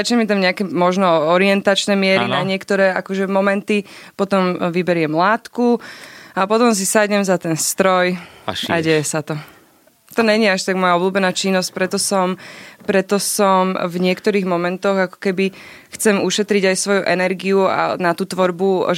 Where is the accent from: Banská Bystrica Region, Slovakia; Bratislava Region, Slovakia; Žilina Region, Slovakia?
Bratislava Region, Slovakia; Bratislava; Ja som z Bratislavy.